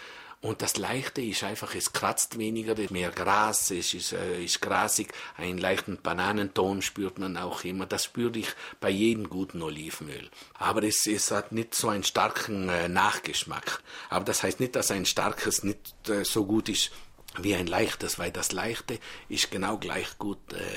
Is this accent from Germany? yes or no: no; Trentino-Alto Adige, Italy; now in Switzerland